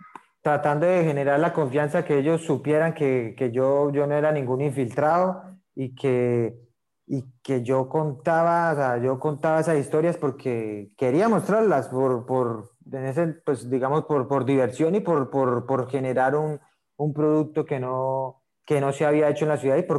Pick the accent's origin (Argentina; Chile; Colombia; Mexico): Colombia; Cúcuta, Norte de Santander; somos de Cúcuta, somos Frontera City